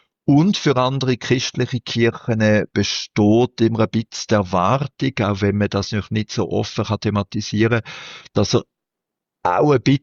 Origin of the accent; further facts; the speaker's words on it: Switzerland; Aber gerade bei uns in der Schweiz merkt man sehr deutlich